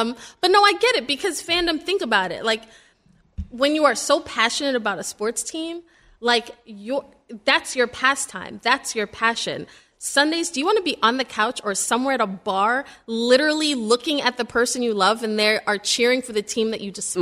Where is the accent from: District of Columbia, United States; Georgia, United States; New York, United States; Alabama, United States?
New York, United States; Brooklyn; Well, Greeny, I'm really tough. I'm from Brooklyn, so people weren't going to mess with us.